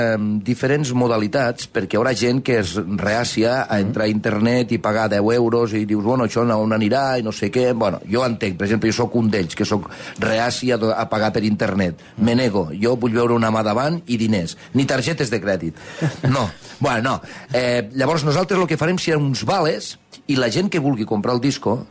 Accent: Flix, Catalonia, Spain; nosaltres sabem que nosaltres som de Flix

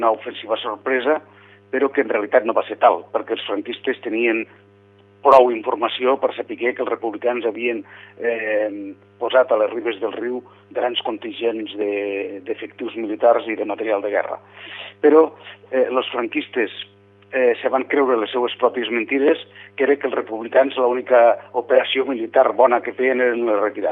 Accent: Flix, Catalonia, Spain; now in Tarragona, Spain; jo, que soc de Flix, pues, estic a Tarragona.

